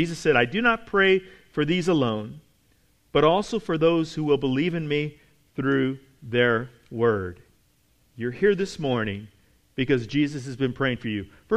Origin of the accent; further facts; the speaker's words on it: California, United States; now in Texas, United States; Yeah, just like I grew up in California, but I got here in Texas as soon as I could.